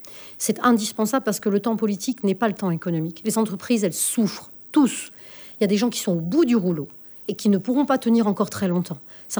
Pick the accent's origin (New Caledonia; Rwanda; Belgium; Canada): New Caledonia; je suis calédonienne et en fait, je connais bien ce sujet